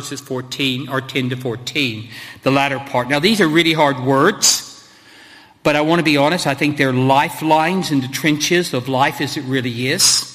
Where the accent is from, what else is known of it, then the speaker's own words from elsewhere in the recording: Colorado, United States; Where I grew up in Colorado, actually, that is where eagles come from.